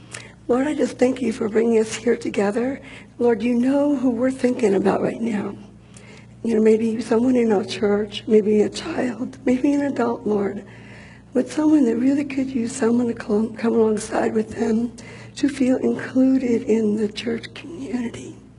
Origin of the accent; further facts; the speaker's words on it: New York, United States; Growing up in New York, my sister and I were really excited.